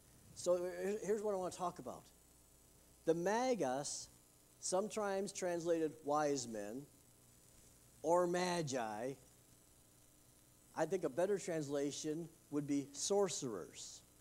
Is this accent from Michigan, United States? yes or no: yes; Wyandotte, Michigan, United States; And I found out that my hometown, Wyandotte, Michigan, was about 3,600 miles from the North Pole